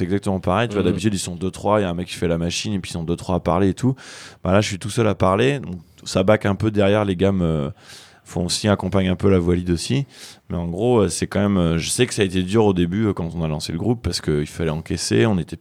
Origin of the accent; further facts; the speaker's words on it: Paris, Île-de-France, France; moi je suis de Paris ici, on habite tous dans la campagne, tout ça. Moi j'habite dans une yourte